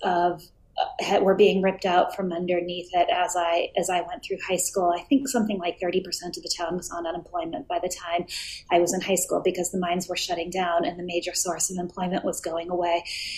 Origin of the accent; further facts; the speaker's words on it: Hibbing, Minnesota, United States; So Hibbing is a small town about a 4-hour drive north of Minneapolis-St. Paul. It's often the coldest spot in the United States